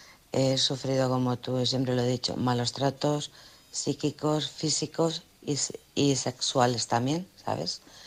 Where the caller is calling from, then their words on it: Alcorcón, Community of Madrid, Spain; de Alcorcón.